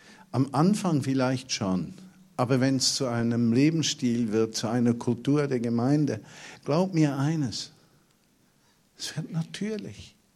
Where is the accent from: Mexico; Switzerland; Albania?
Switzerland; now in Berlin, Germany; Ich bin ja auch keiner. Ich bin ein Schweizer Emigrant. Aus der Enge des Ländchens geflohen in die Weite der einzigen deutschen Weltstadt.